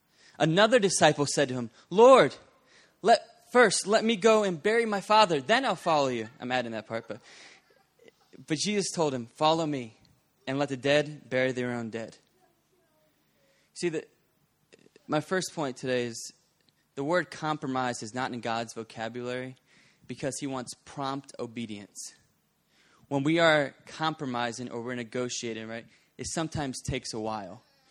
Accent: Bowie, Maryland, United States; we're from Bowie, Maryland, which is right near Washington, D.C., between Annapolis and Washington, D.C.

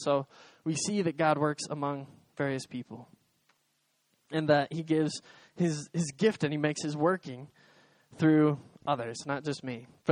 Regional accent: United States; I'm an American. And I'll admit, Americans don't know everything, and Americans can't do everything in the world.

